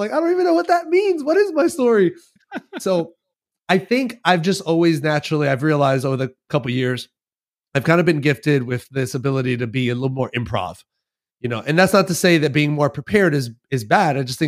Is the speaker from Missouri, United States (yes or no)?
no; New York City, New York, United States; I'm from New York City originally.